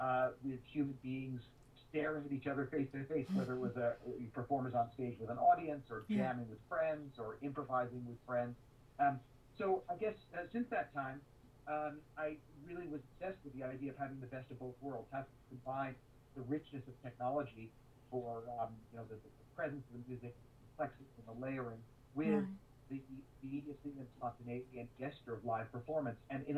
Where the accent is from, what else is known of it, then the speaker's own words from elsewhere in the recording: New York, United States; I grew up in New York, and I kind of have a hybrid background.